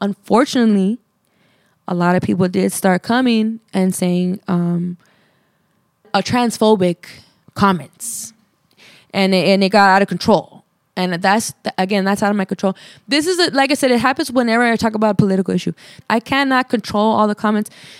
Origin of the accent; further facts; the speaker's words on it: Los Angeles, California, United States; This is all indie and born and raised in Northeast Los Angeles.